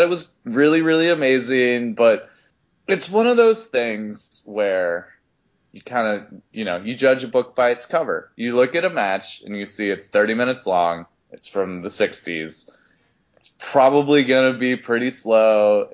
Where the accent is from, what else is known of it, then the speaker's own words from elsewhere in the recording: American South, United States; And I'm from the American South, and so I don't think I'm allowed to say Gilbert